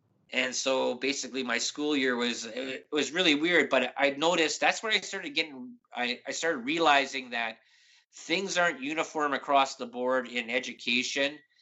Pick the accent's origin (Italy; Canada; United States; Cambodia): Canada; Toronto, Ontario; also born or lived in Thunder Bay; See, I was born in Thunder Bay, and then before I was 1, moved down to Toronto area because my dad got a job for Ontario Hydro.